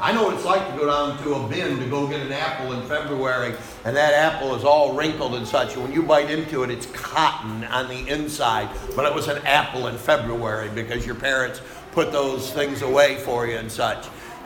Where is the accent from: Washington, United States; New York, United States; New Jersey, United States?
New York, United States; accent: Cattaraugus County accent; So they all thought I was from the South. I said, no, I'm from Cattaraugus County.